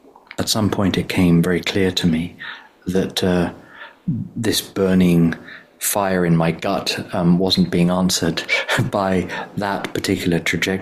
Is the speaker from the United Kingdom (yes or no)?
yes; England, United Kingdom; But yeah, so I grew up in England.